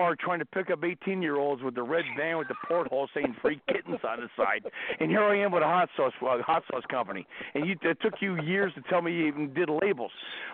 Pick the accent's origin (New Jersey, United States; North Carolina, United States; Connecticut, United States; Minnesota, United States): New Jersey, United States; Dude, I'm from Jersey. We're all cool here.